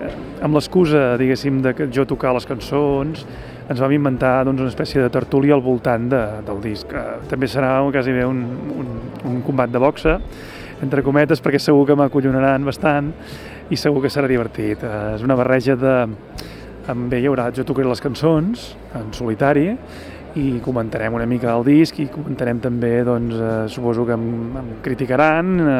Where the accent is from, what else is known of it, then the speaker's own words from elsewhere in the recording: Catalonia, Spain; el moment que he vist jo com a català